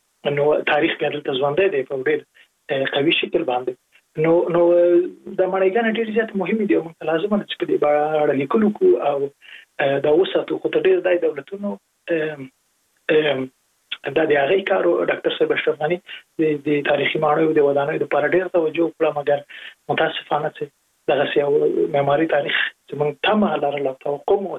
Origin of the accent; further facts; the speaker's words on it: Jalalabad, Nangarhar, Afghanistan; زه په جلال آباد کې لوی سوې